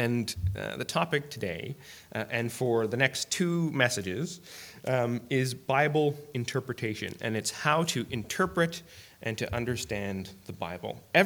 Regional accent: Timmins, Ontario, Canada; I'm from Timmins, and I don't really care much for introductions that much.

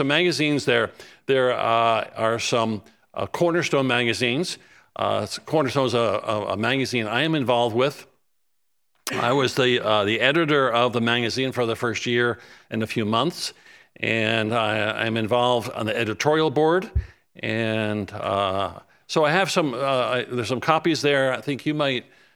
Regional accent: Tampa, Florida, United States; I am from the Tampa, Florida area.

